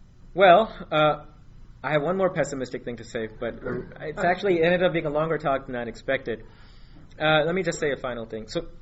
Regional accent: India; I grew up in India, and I didn't know anybody who wasn't a socialist till I was 18. And my family was very left-wing, and they were all activists

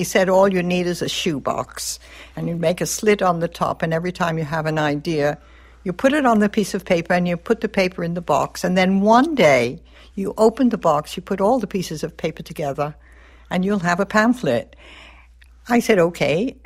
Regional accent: Brooklyn, New York, United States; born there; Okay, I was born in Brooklyn, New York in 1930. You know, I'm not 25 if I wrote 50 years ago. And I was a working-class Jewish family

